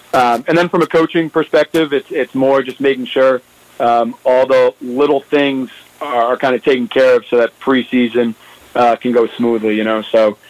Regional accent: New England, United States; I think, you know, from as a fan growing up in New England, I think, you know, the Patriots kind of give you a lot of those games.

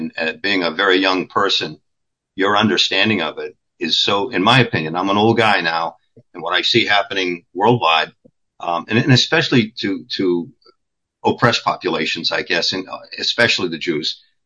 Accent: United States; As an American educator, it just won't do.

